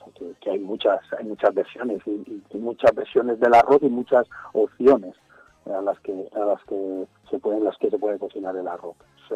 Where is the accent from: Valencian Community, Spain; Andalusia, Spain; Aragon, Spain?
Valencian Community, Spain; Elche; Pues hombre, soy de Elche, tengo que defender el arroz con costra.